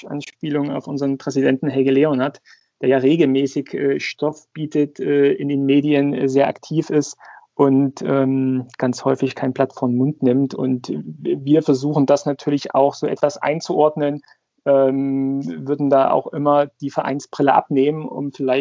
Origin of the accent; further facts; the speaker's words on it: Saxony, Germany; komme eigentlich aus dem Vogtland, was eine Region, sagen wir, etwas westlich des Erzgebirges ist und ja, wie man es so üblicherweise sich wahrscheinlich vorstellt, aufgewachsen in der Region